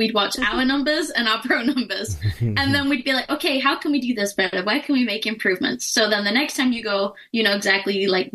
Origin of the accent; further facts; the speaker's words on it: Doncaster, Yorkshire and the Humber, United Kingdom; So the day after the show, I packed it all up. I came back up north because I am from Doncaster. So I came back up.